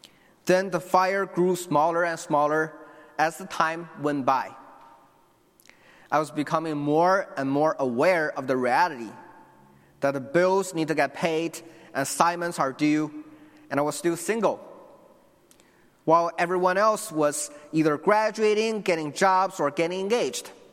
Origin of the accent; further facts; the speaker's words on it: China; moved away as an adult; now in United States; I was born and raised in China, and I came to the U.S. in 2013 to pursue my education in Moody Bible Institute. I grew up in the church